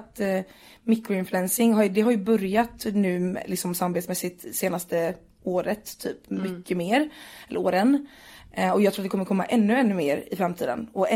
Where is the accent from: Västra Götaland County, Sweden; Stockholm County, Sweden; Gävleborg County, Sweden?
Västra Götaland County, Sweden; Partille; jag är uppvuxen ute i Göteborg, en kommun som heter Partille. Och den kommunen består typ av 30 000 pers.